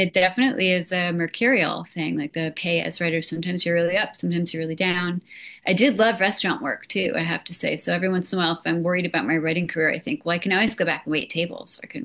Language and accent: English; New Jersey, United States; I went to the mall because I grew up in New Jersey